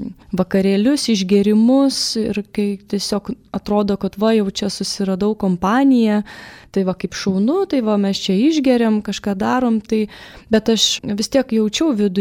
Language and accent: Lithuanian; Vilnius, Vilnius County, Lithuania; also born or lived in Kaunas; gimiau Kaune, užaugau Vilniui, priklausau jau 10 metų pranciškoniškai šeimai